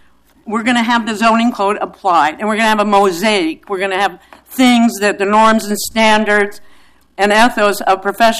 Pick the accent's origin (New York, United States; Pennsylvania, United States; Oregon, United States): Oregon, United States; I'm from Multnomah.